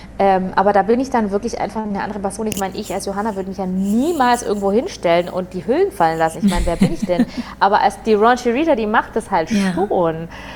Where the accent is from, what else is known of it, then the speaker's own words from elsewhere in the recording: Augsburg, Bavaria, Germany; ich war auf einer Veranstaltung in meiner Heimatstadt Augsburg